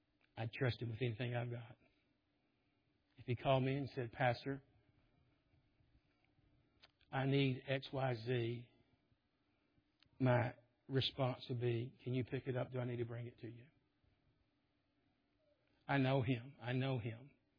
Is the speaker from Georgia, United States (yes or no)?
no; Memphis, Tennessee, United States; I grew up in Memphis. What does that mean? That means I don't trust anybody.